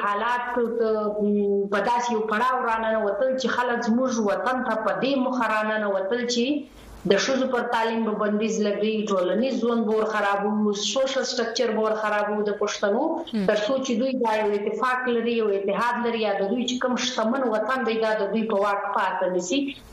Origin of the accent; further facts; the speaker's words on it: Sanzawi, Balochistan, Pakistan; also born or lived in Quetta; زه موږ وخت مطلب پیدا شوی او لوی شوی په سنځاوي کې ځیلا زیارت جنوبی پښتونخوا کې